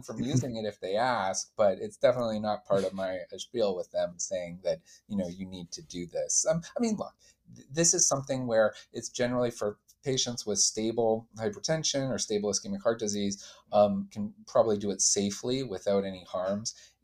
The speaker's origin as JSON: {"language": "English", "town": "Calgary", "region": "Alberta", "country": "Canada", "said": "I played in high school. I'm from Calgary, Canada."}